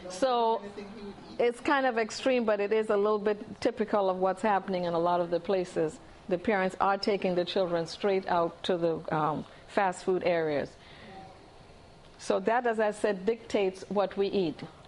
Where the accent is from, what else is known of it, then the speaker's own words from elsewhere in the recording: Trinidad & Tobago; originally I'm from Trinidad